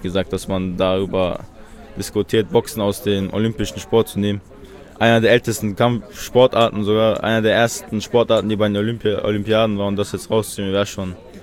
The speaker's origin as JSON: {"language": "German", "region": "Chechnya", "country": "Russia", "said": "Ich komme aus Tschetschenien. Vielleicht sagt das schon gleich den Leuten was."}